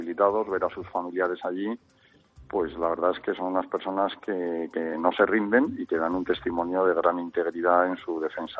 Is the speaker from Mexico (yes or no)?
no; Spain